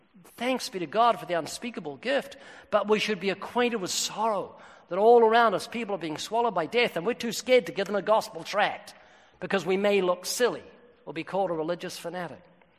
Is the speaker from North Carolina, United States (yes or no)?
no; Texas, United States; I ran. I'm from Texas. I ran a race.